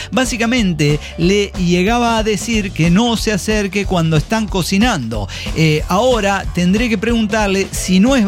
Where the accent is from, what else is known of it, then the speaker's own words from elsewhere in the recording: Manizales, Caldas, Colombia; Y yo soy de Manizales.